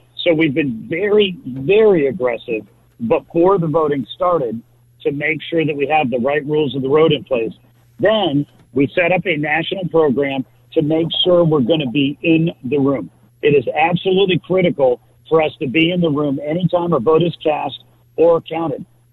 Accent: North Carolina, United States; North Carolina, my home state, we had redistricting.

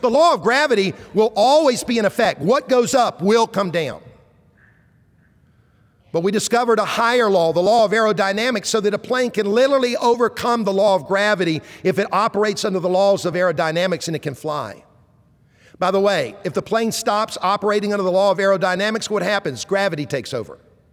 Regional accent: Columbia, South Carolina, United States; I grew up in Columbia, the capital city, so I'm a Gamecock fan.

